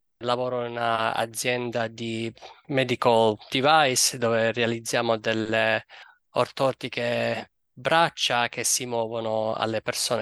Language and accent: Italian; Sciacca, Sicily, Italy; now in United States; Come sapete, vengo da Sciacca